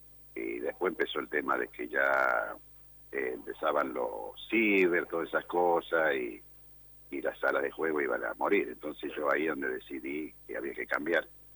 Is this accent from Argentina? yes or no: yes; Freyre, Córdoba, Argentina; now in Brinkmann, Argentina; En Freire, Sí, yo soy de Freire.